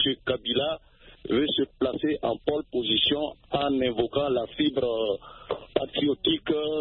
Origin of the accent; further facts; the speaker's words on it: Côte d’Ivoire; Je suis ivoirien, c'est-à-dire originaire de la Côte d'Ivoire, et je vis particulièrement à Daokro, qui est une ville à 235 km d'Abidjan, dans la ville natale de l'ancien président Ali Konan Bédié.